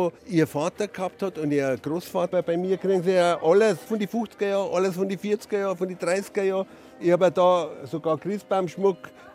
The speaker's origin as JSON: {"language": "German", "town": "Giersing", "country": "Germany", "tie": "born or raised there", "lives_now": "Altmühltal, Germany", "said": "ich bin in Giersing groß geworden und bin aber jetzt im Altmühltal und handel mit antiken Spielzeug. Und jetzt aus Nostalgie bin ich wieder zurück in meine Heimat"}